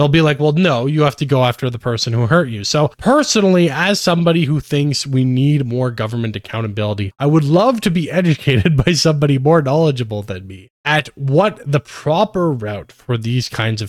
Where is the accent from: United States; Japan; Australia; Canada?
Canada; As a Canadian